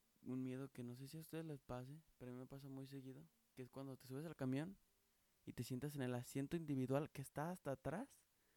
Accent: Mexico; Como buen mexicano que soy, cruzando por el cruce de cebras.

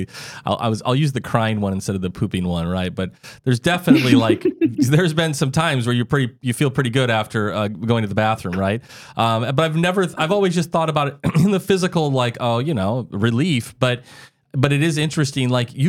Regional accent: Midwest, United States; Like I grew up in the Midwest

